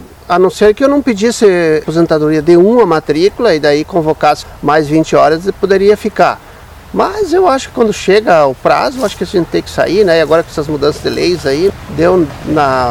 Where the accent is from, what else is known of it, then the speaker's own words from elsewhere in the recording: Machadinho, Brazil; Eu sou natural de Machadinho.